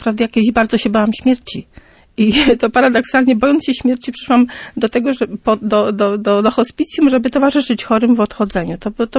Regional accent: Lublin, Lublin Voivodeship, Poland; now in Gdańsk, Poland; Przyjechałam z Lublina

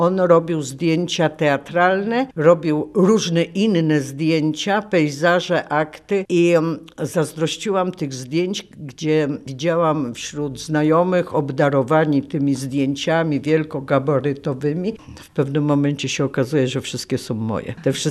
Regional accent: Gdynia, Pomeranian Voivodeship, Poland; Ojciec miał tu pracę, bo był przedstawicielem jakiejś firmy, która była w Łodzi. I ja się urodziłam tu w Gdyni. Także jestem rodowitą gdynianką. Przyjechali na chwilę rodzice, chcieli zostać jakiś czas, a zostali do końca. Także i ja też zostałam tutaj.

